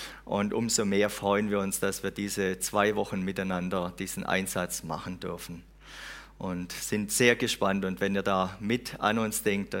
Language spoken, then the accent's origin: German; Reutlingen, Baden-Württemberg, Germany; Ich komme aus Reutlingen, gar nicht weit weg.